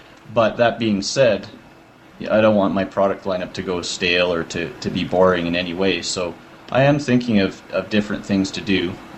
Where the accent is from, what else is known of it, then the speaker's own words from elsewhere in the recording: Calgary, Alberta, Canada; I'm from Calgary, Alberta, Canada, way up here, way in the north.